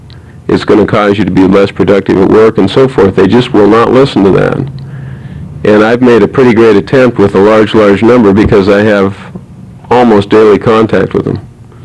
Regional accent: Baker, Oregon, United States; when I was growing up in Baker, we used to go out to the Grange Hall, Missouri Flat Grange Hall, and dance every Saturday night.

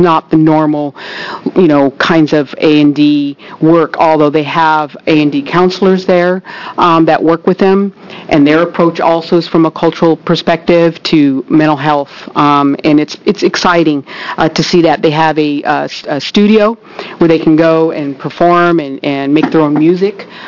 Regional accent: Warm Springs, Oregon, United States; growing up in Warm Springs, growing up very, very traditional, that resiliency is being able to go back to our spiritual ways.

